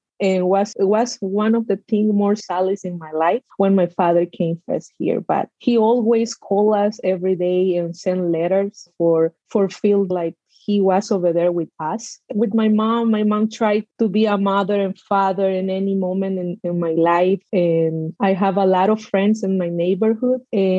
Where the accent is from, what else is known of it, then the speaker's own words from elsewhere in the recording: El Salvador; English is a second language; now in United States; Yes, I came to the country in 2007. I am from El Salvador. It's one of the smallest countries in Central America. I'm very proud where I am from.